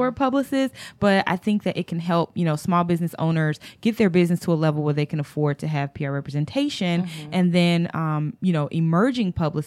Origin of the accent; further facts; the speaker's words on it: North Carolina, United States; but I'm from North Carolina and I went to UNC Chapel Hill